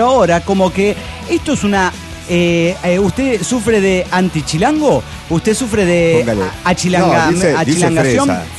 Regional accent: Mexico City, Mexico; born there; No, pero yo así como que nací en Chilangolandia

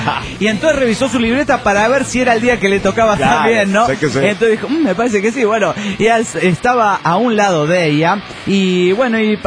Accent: La Paz, Baja California Sur, Mexico; de La Paz Baja, California, México.

